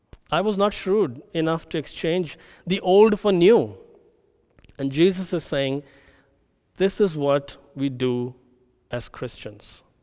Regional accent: India; the Indian government, I'm an Indian citizen, the Indian government decided to change the currency bills that were in circulation in India and abroad, actually.

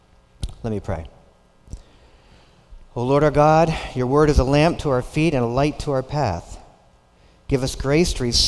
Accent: Pennsylvania, United States; moved away as an adult; I'm from Pennsylvania. I moved in here to this area last July.

